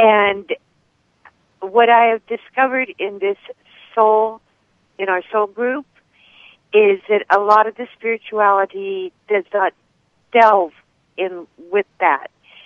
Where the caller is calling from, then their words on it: Seattle, Washington, United States; State of Washington, Seattle.